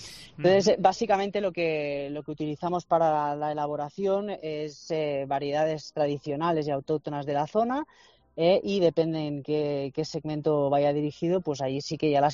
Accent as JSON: {"language": "Spanish", "region": "Catalonia", "country": "Spain", "said": "yo soy del Penedès, de la tierra del cava"}